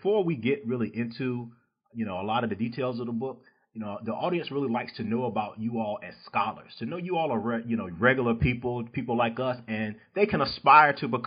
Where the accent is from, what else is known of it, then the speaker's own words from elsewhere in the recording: East Coast, United States; now in Texas, United States; I'm from the East Coast. You're from the West Coast. But we both got to Texas.